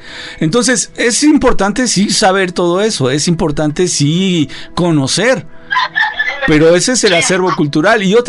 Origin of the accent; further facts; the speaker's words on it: Mexico; born there; Aquí en México.